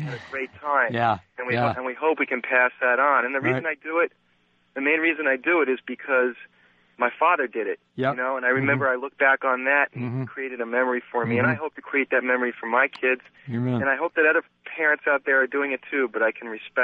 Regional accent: New York, United States; In fact, I'm from New York, and I grew up when the Mets won the World Series

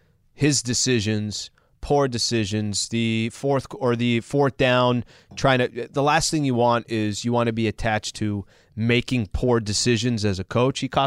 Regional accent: Anaheim, California, United States; I grew up in Anaheim.

